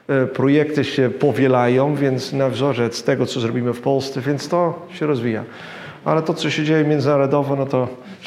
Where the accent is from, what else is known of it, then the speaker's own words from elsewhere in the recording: Netherlands; Polish is a second language; Dobra. Dobrze. Jestem Holendrem.